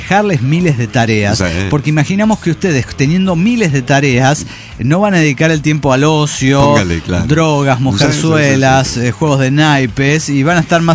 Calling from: Chihuahua, Mexico; de Chihuahua, México.

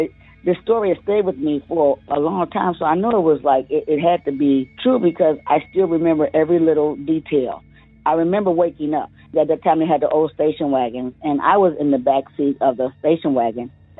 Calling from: Cleveland, Ohio, United States; also born or lived in Crawfordville, Georgia; I'm calling from Cleveland, Ohio

